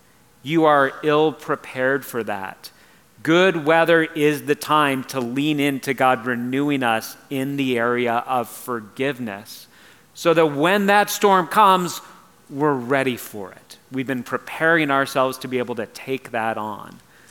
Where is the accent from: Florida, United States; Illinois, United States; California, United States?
California, United States; now in Oregon, United States; When I was getting ready to move up, people were warning me. They're like, it rains a lot. And as a Californian, I was like, I like the rain.